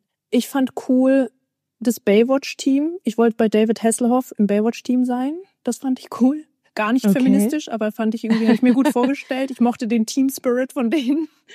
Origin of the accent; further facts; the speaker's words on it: Bavaria, Germany; moved away as an adult; now in Berlin, Germany; bin ich nach Berlin gezogen, ich bin ja in Bayern aufgewachsen. Dann bin ich nach Berlin gezogen